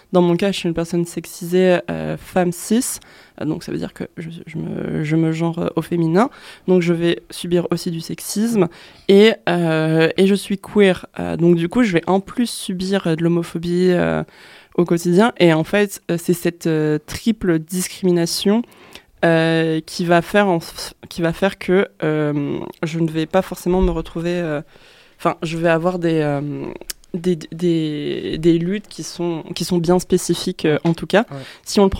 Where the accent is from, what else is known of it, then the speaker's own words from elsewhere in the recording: France; parce qu'on est français.